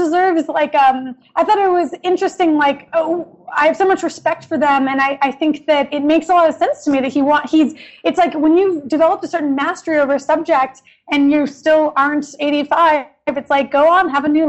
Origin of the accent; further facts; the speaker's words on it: Detroit, Michigan, United States; Stefan grew up in France and I grew up in Detroit. We are very different personalities. I'm like the crazy American person who's boisterous and passionate